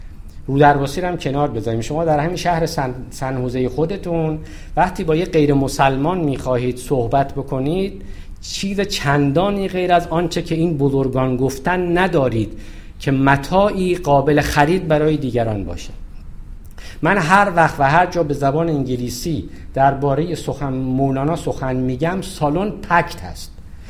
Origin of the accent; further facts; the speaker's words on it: Shiraz, Fars, Iran; من هم اهل شیرازم